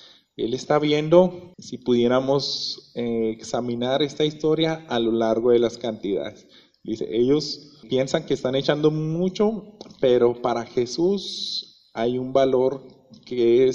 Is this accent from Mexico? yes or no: yes; Mexico; son las monedas más chiquitas que tenemos aquí como mexicanos